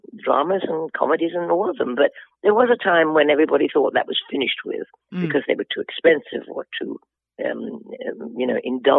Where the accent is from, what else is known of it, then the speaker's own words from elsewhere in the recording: England, United Kingdom; she's American and I'm English, but it didn't matter.